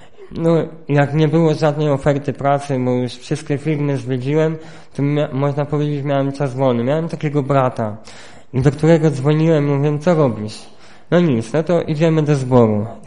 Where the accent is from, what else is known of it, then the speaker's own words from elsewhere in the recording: Sanok, Subcarpathian Voivodeship, Poland; Ja pochodzę z miasta, z Sanoka, więc tam wszędzie jest zgiełk, chodzą ludzie, jeżdżą samochody, słychać jakiś dźwięk, miasto żyje.